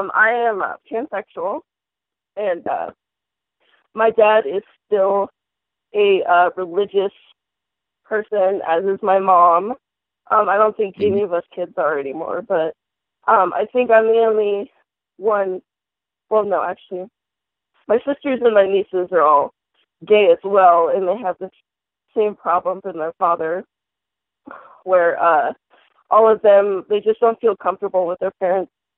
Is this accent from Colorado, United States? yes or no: yes; Colorado, United States; I'm from Colorado.